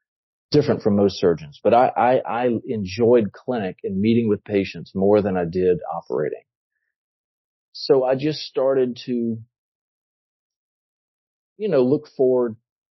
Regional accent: Louisiana, United States; also born or lived in Houston; So I'm from Louisiana. I went to LSU as an undergrad and majored in history, of all things. Went to medical school in New Orleans and then matched at Baylor in Houston.

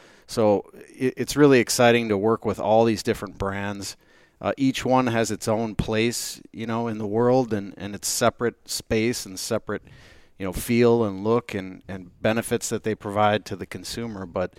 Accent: Saint Paul, Minnesota, United States; But I've been born and raised in St. Paul.

